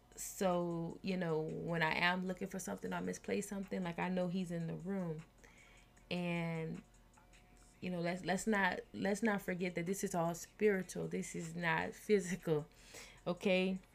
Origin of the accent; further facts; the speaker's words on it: Louisiana, United States; And I'm from Louisiana, so me and Yimaye has had a lot of conversations because, you know, those hurricanes, you know, they be coming.